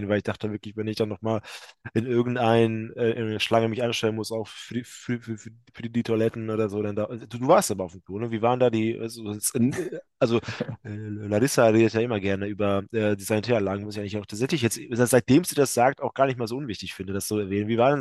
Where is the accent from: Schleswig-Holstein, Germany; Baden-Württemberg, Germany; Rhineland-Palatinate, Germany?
Schleswig-Holstein, Germany; Kiel; man kennt es zwar als Kieler